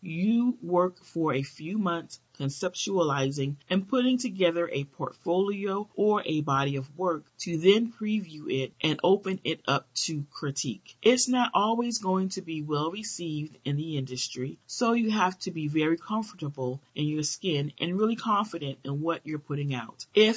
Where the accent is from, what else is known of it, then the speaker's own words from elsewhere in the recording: Queens, New York, United States; I'm from Queens, a New York native, and we have this organic hustle when we're used to starting from the ground up.